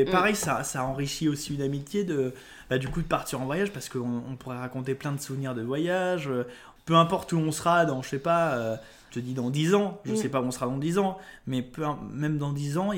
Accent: Lyon, Auvergne-Rhône-Alpes, France; parce que moi, je suis de Lyon au départ. je suis un Lyonnais.

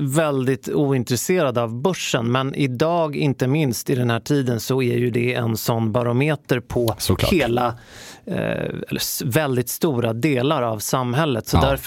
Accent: Stockholm, Stockholm County, Sweden; Jag som stockholmare säger beige och grå går ju i.

